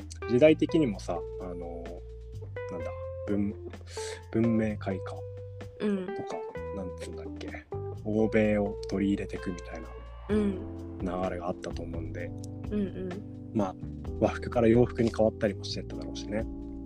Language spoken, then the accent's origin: Japanese; Yokohama, Kanagawa, Japan; 一応浜っ子なんだよ